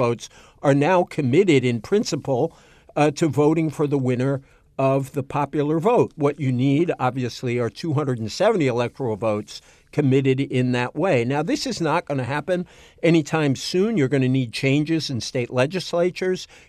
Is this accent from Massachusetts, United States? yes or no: yes; Fall River, Massachusetts, United States; Well, I'm from Fall River down the road